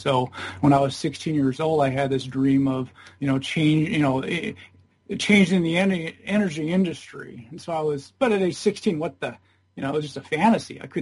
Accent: Ventura, California, United States; we ended up back in my hometown of Ventura, California, by 1987.

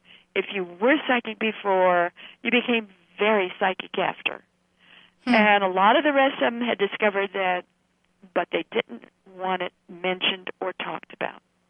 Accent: Idaho, United States; You know, I was, well, heaven's sake, I was from Idaho.

